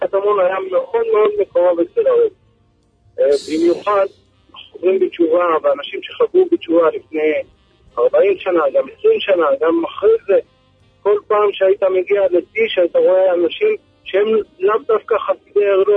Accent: Jerusalem, Jerusalem District, Israel; אני גדלתי בקטרון מגיל 4 עד גיל 13, כמעט 13. קטרון הישנה, אזור אלעזר המודעי.

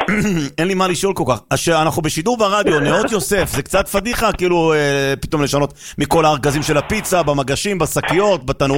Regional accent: Jerusalem, Jerusalem District, Israel; אני הייתי בתור ילד בית וגן, ידעתי שאנחנו בקרב גדול מאוד על משכונה יותר טובה בירושלים

